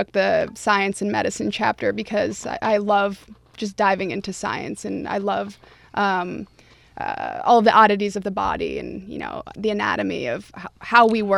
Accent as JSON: {"language": "English", "region": "New York", "country": "United States", "tie": "born or raised there", "said": "I'm an upstate New York native."}